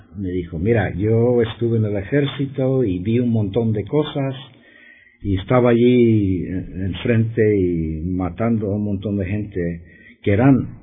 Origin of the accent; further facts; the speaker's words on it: Monterey, California, United States; born there; Yo nací en Monterrey, California.